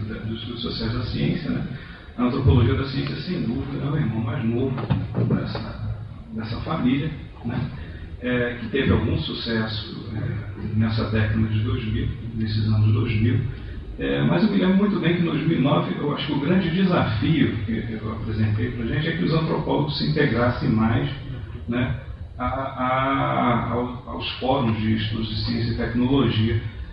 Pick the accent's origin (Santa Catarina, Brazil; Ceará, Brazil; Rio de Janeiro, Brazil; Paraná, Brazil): Rio de Janeiro, Brazil; Fui formado na UFRJ, aqui no Rio, sou carioca, mas já há 4 anos eu dou aula na UNB